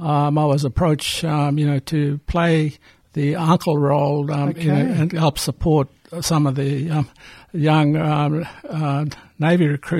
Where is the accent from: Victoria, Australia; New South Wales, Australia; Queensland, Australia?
Queensland, Australia; Thursday Island; I'm from Thursday Island. My mob is from the Kararuk people of Inner Islands, Torres Strait, and that's my mother's side.